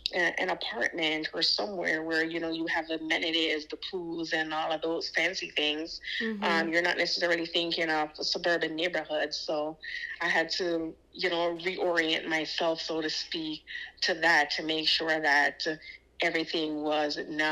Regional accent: Jamaica; we're Jamaican through and through, so.

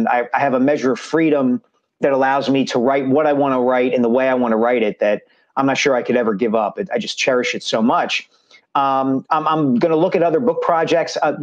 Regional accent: Upper Dublin Township, Pennsylvania, United States; I grew up in Upper Dublin Township, which is not far from Lower Merion. Demographically is very similar to the Lower Merion community.

